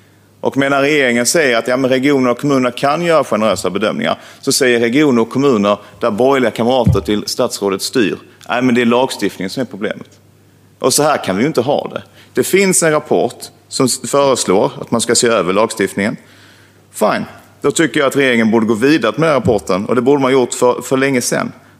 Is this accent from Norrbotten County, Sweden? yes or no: no; Skåne, Sweden; Där jag kommer från i Skåne gör man väldigt strama bedömningar.